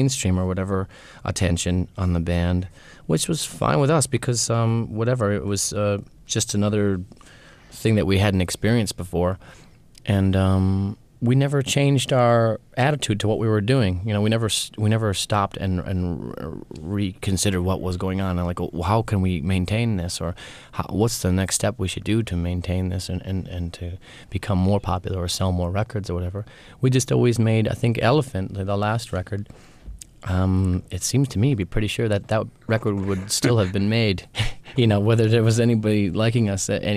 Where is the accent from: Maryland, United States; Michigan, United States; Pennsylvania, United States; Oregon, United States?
Michigan, United States; Detroit; I've sort of transferred it to my hometown, and I used it to talk about myself. I just changed to his location from Atlanta to Detroit.